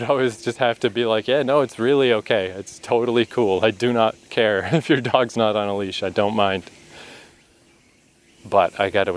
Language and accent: English; Fredericton, New Brunswick, Canada; It's a little bit like when I was in my hometown for COVID years and I just hiked in Odell Park in Fredericton almost every day.